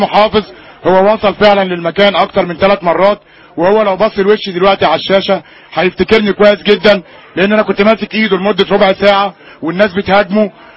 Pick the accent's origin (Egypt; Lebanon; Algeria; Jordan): Egypt; احنا مصريين